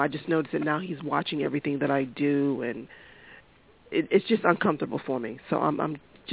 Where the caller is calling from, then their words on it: Massachusetts, United States; I am calling from Massachusetts.